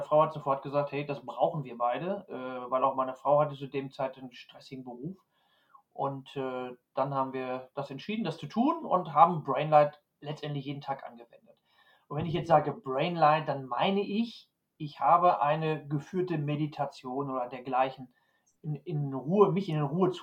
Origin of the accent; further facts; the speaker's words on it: Ahlen, North Rhine-Westphalia, Germany; born there; now in Upper Bavaria, Germany; ich bin 1970 in Aalen in Westfalen geboren. Ich bin quer durch Deutschland und bin dann vor 11 Jahren mit meiner Frau hier nach Oberbayern in unsere Heimat gezogen